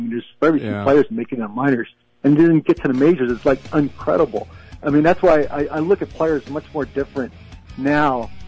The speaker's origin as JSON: {"language": "English", "town": "Philadelphia", "region": "Pennsylvania", "country": "United States", "said": "I'm originally from Philly"}